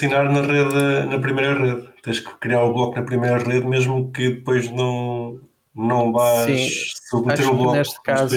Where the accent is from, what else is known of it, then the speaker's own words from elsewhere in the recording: Portugal; Vê-se que somos portugueses, pá.